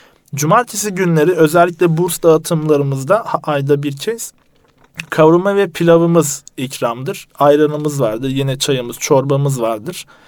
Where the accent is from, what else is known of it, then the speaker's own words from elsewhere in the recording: Istanbul, Turkey; Ben aslında doğma büyüme Kasımpaşalıyım. Geçmiş yıla kadar da Kasımpaşa'da ikamet ediyordum.